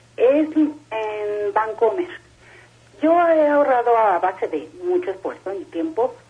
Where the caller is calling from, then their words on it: Ecatepec, State of Mexico, Mexico; Hablo de aquí de Catepec, de Fuentes de Aragón.